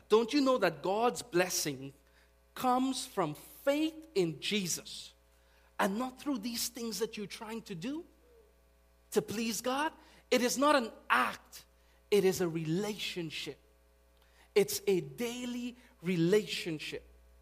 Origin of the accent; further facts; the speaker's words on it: Guyana; I do have an accent. I'm from Guyana.